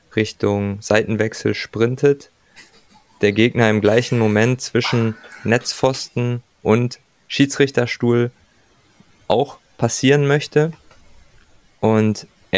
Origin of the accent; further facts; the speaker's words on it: Germany; Da sind wir aus Deutschland sehr, sehr verwöhnt